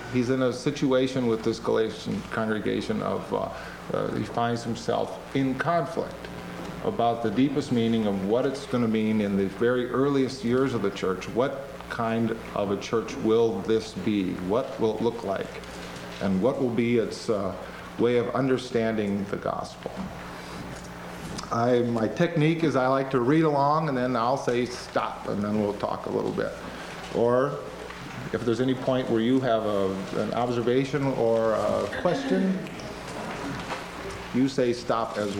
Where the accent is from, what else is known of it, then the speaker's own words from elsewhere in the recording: Iowa, United States; moved away as an adult; now in Texas, United States; I grew up in Iowa and went to Luther College and Wartburg Seminary and then spent my adult life in Texas. So people tell me they're surprised that I have not yet adopted the accent of Texans.